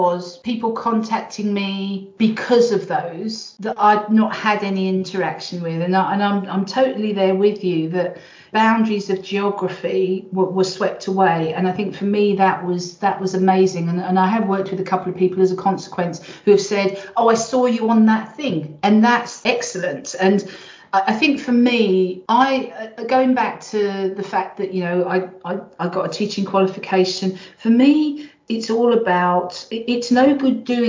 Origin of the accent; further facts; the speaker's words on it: London, United Kingdom; also born or lived in Suffolk; But I'm primarily a Londoner. And it's a really strange transition, because I grew up in West London but could never afford to live there. So I had to move to East London before it became trendy.